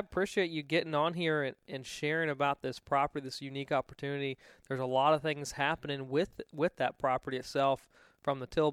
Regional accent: Virginia, United States; Well, that's kind of the same cup of tea when I grew up in Virginia.

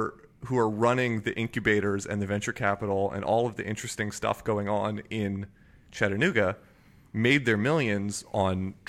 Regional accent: Tokyo, Japan; I grew up in Tokyo, so I was riding the trains around Tokyo.

